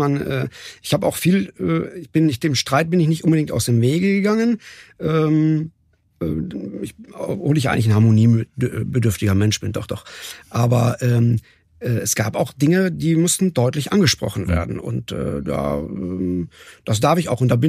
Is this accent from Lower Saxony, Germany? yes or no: no; North Rhine-Westphalia, Germany; born there; Auch ich bin ja Westfale, so von Geburt her, also richtiger.